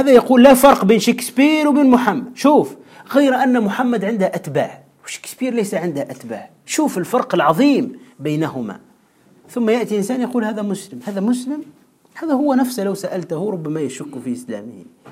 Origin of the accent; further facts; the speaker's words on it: Tunisia; منذ سنوات عندنا في تونس